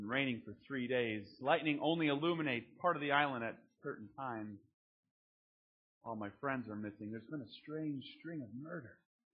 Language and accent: English; United States; I am proud to say that I am from the United States of America. I make no apologies about that at all.